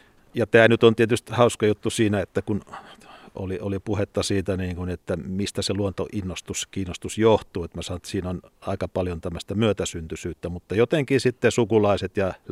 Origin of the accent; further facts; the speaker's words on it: Southeast Finland, Finland; tietysti tuolla kotikulmilla Kaakkois-Suomessa niitä ne suot siellä kulkenut läpi moneen kertaan siellä ollut